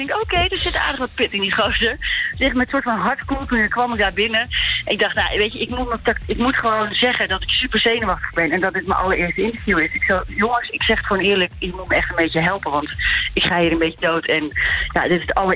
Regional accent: Groningen, Netherlands; Ik kom uit Groningen en dat kwam pas daar echt in de bukken.

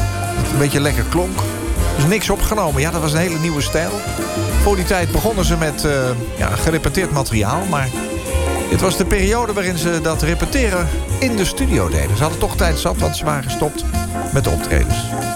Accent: Zwolle, Overijssel, Netherlands; want ik kom uit Zwolle. En daar hebben we een toren die heet de Peperbus.

